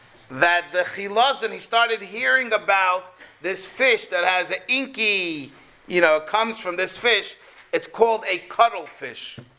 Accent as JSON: {"language": "English", "town": "New York City", "region": "New York", "country": "United States", "tie": "born or raised there", "said": "When I was growing up in Crown Heights, on Crown and Kingston, we would daven Friday night in a shtibel that was in Crown and Kingston."}